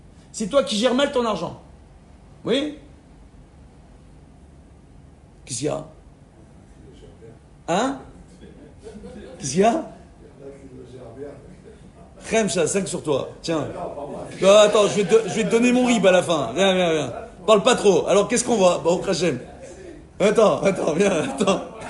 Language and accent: French; Sarcelles, Île-de-France, France; moi, j'ai grandi à Sarcelles, je sais faire en sorte qu'on accepte ce que je dis.